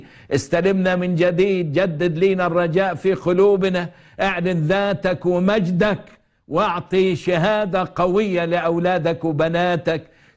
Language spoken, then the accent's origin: Arabic; Egypt; ذاكر كنيستك في بلادنا مصر واسمك في العالم كله يا رب